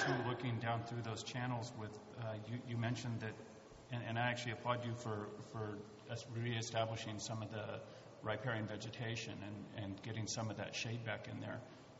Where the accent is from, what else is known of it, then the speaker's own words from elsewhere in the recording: California, United States; I grew up in Bennett Valley and used to swim and fish in the Kansas Creek Reservoir